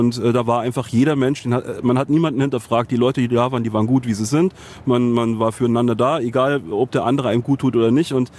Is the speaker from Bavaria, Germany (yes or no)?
yes; Munich, Bavaria, Germany; born there; In München